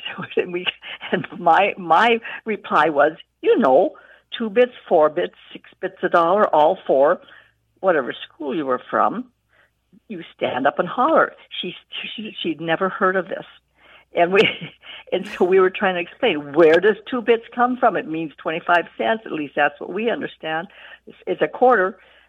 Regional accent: Berthold, North Dakota, United States; I'm from Berthold, North Dakota.

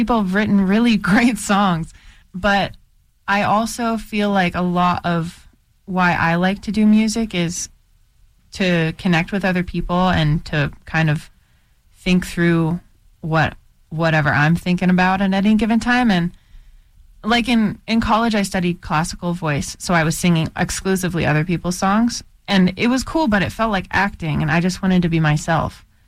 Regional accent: Goshen, Indiana, United States; now in Minneapolis, United States; I lived in Goshen, Indiana, my hometown, previously to moving to Minneapolis

